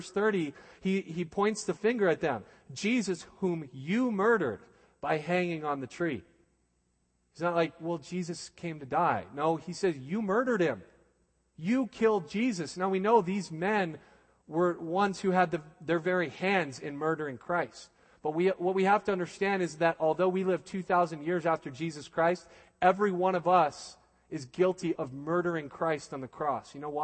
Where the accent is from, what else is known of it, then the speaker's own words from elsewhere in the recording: Albuquerque, New Mexico, United States; I was born and raised in the Southwest, in Albuquerque. And so this is kind of like my home, and I get pretty used to life here in the Southwest.